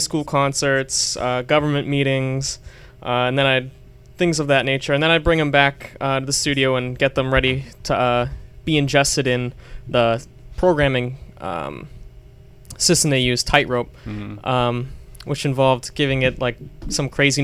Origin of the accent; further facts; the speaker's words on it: Stoughton, United States; The first one was in my hometown of Stoughton at Stoughton Media Access Corporation.